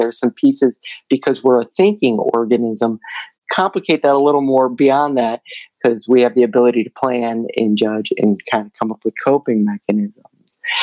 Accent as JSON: {"language": "English", "town": "Toledo", "region": "Ohio", "country": "United States", "tie": "born or raised there", "said": "I grew up in Toledo, Ohio, and kind of gradually made my way south"}